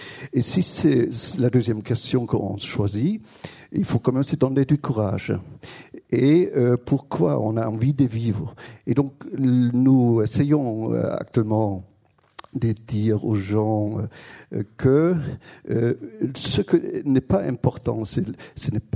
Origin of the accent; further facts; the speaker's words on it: Germany; Moi-même, je suis philosophe, je suis allemand.